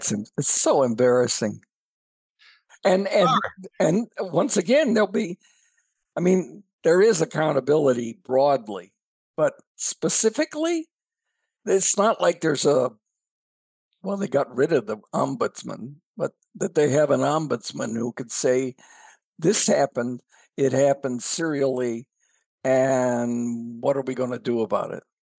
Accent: Scotland, United Kingdom; No, I'm Scottish.

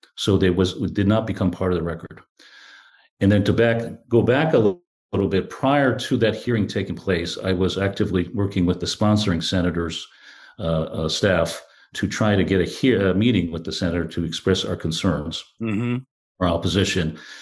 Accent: Washington, United States; in the state of Washington, my home state, is like $35

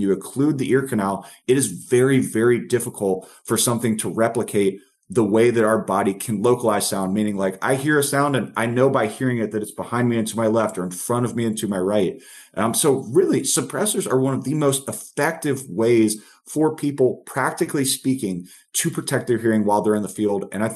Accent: Georgia, United States; because my home state of Georgia, I wanted to be able to hunt and you couldn't do it.

